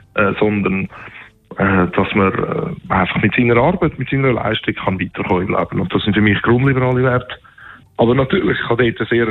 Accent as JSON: {"language": "German", "region": "Zurich", "country": "Switzerland", "tie": "born or raised there", "said": "Und bin in Zürich Altstädtal bis hier aufgewachsen, da wo ich noch wohne. Bin aber als Baby 10 Monate in die Schweiz gekommen, bzw. gedreht worden, wenn man so will, im Rahmen vom Familiennachtzug aus dem heutigen Nordmazedonien. Damals hat das Jugoslawien geheissen."}